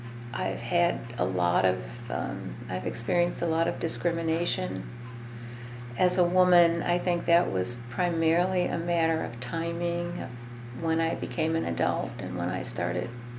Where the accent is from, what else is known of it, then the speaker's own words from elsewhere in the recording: St. Louis, Missouri, United States; I grew up in St. Louis.